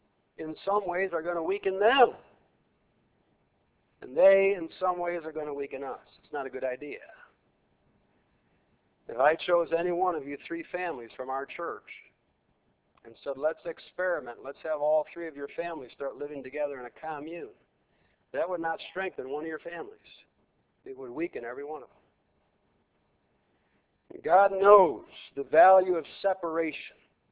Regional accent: United States; And we need then, because we are American citizens, we need to be concerned for our country.

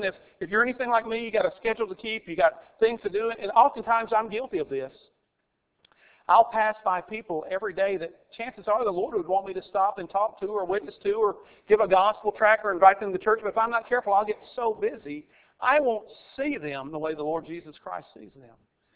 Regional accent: Tuscumbia, Alabama, United States; also born or lived in North Dakota; I was born in North Dakota but raised in Alabama. Tuscumbia, Alabama. That's the birthplace of Helen Keller.

